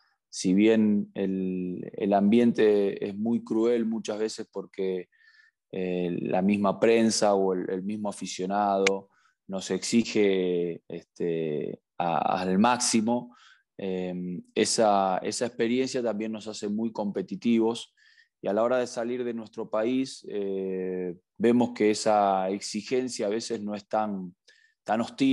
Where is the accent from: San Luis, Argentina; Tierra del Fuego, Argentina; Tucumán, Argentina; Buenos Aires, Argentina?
Buenos Aires, Argentina; yo soy oriundo de la ciudad de Buenos Aires, como decimos en Argentina, porteños, nos llaman porteños, de un barrio muy, o de una colonia muy típica de esa ciudad, que es Palermo, un lugar muy, muy bello de la Argentina. Y bueno, provengo de una familia de clase media